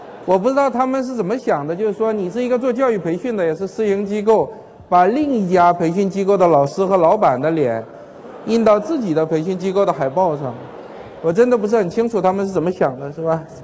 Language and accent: Chinese; China; 毕竟我们都是中国人